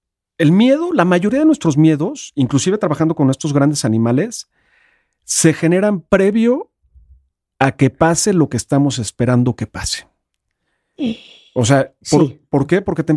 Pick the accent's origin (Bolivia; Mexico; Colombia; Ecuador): Mexico; Guapalcalco, Hidalgo; also born or lived in Mexico City; Yo nací aquí en la Ciudad de México en 1972 y recién nacido me fui a vivir un rancho en Hidalgo. Viví toda mi vida en un rancho en Hidalgo, en un pueblo muy pequeñito llamado Guapalcalco.